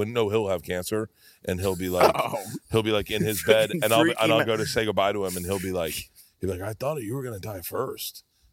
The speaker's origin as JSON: {"language": "English", "region": "Florida", "country": "United States", "tie": "born or raised there", "said": "And I said, no, because I grew up in Florida. Like, we have lightning, we have alligators, we have poisonous snakes, we have sinkholes."}